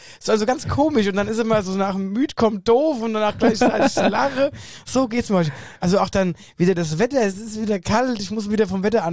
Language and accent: German; Wöllstadt, Hesse, Germany; in Niederwölstadt, in Wölstadt, in meiner Heimatgemeinde, zu musizieren